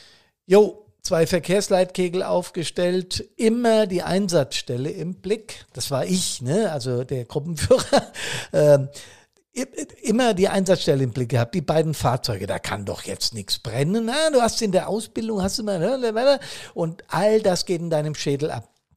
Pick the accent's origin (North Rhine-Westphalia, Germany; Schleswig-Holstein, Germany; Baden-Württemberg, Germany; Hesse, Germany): Hesse, Germany; Bad Soden; wir hatten eine große Hochwasserlage in Bad Soden, hier in meiner Heimatstadt. Wir liegen am Fuß des Taunus